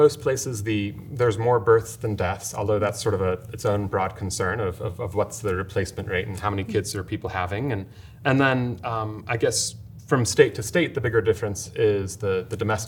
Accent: Missouri, United States; So I grew up in Missouri in a small town, and there wasn't a lot

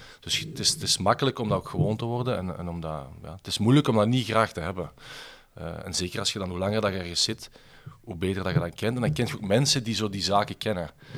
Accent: Belgium; Ja, ik ben Belg

